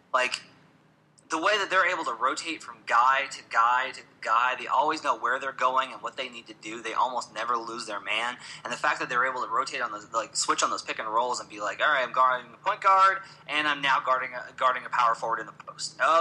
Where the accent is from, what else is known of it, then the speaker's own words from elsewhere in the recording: Arkansas, United States; Because I grew up in Arkansas, so I grew up watching 40 Minutes of Hell.